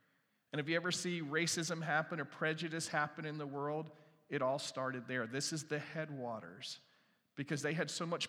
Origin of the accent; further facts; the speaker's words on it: United States; This is not comfortable for me because I'm an American, right? And Americans, we don't sit close to people unless we know them.